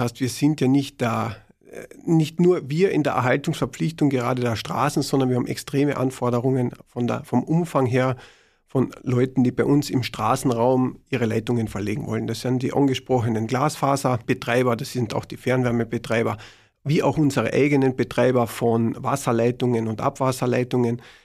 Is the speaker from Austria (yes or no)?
yes; Villach, Carinthia, Austria; so meine Heimatstadt etwas weiterbringe